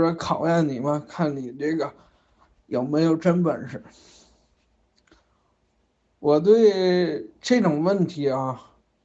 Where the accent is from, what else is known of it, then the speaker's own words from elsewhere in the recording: Northeast China, China; accent: Northeastern; 我们东北话说，你算命是死来改啊